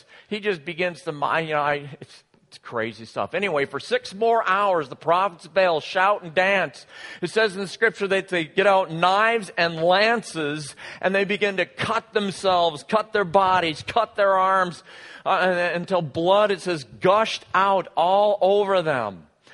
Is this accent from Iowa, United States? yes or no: yes; Iowa, United States; I was born in Iowa, I can't say it right.